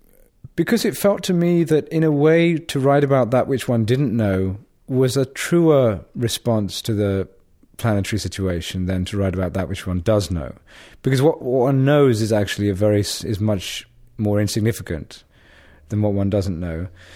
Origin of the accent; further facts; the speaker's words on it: England, United Kingdom; I grew up in England with really a very conventional English upbringing, except that my family would go to Calcutta every few years